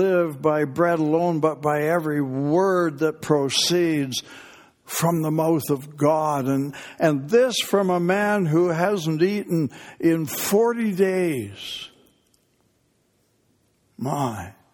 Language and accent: English; Canada; Now, I'm a Canadian. I grew up in Canada